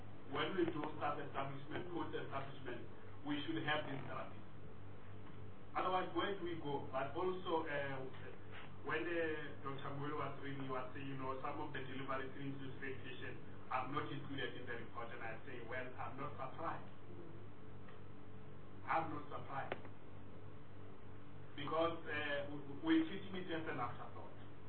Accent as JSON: {"language": "English", "region": "Limpopo", "country": "South Africa", "said": "I come from the Limpopo province, and I can tell you, schools don't have therapy."}